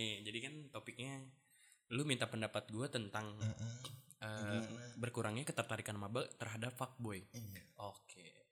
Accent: Bogor, West Java, Indonesia; Gue dari Bokbar.

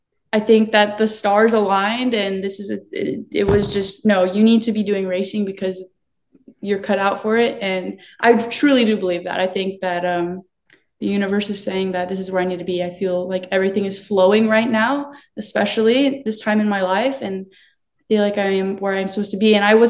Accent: California, United States; born there; now in Texas, United States; I was born in California and he was also born in California. And, you know, being close to the ocean all the time, now that we're in Texas, we don't get that luxury.

